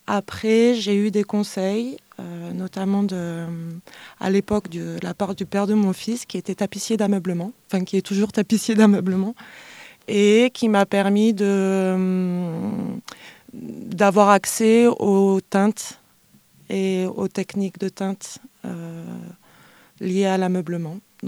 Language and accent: French; Auvergne-Rhône-Alpes, France; Alors à l'époque, j'étais basée dans le Beaujolais. Moi, je suis native de la Drôme, mais j'étais partie quelques années.